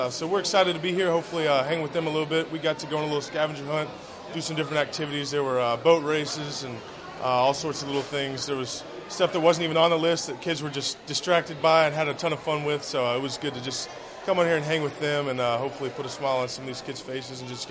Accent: Houston, Texas, United States; I'm from Houston. I'm from Manville High School, which is south of Houston. And so it's fun to just be back in my old stomping grounds where I'm from.

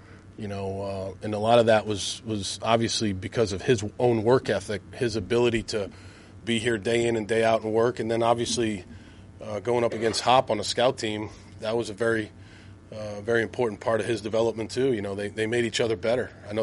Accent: Boston, Massachusetts, United States; Yeah, no, I mean, I would say as a Bostonian, he's speaking like a true New Yorker that he is.

